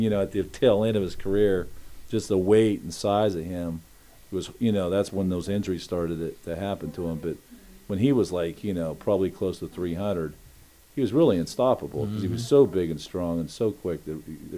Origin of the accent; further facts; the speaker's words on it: Seattle, Washington, United States; I remember one time in Seattle, and I'm from out there, so I was playing in front of all my hometown family and friends.